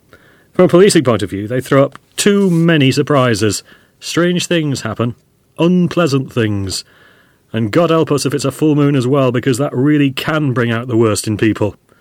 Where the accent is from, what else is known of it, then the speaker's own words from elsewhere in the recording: Yorkshire and the Humber, United Kingdom; both growing up in the Vale of York and barely 3 miles apart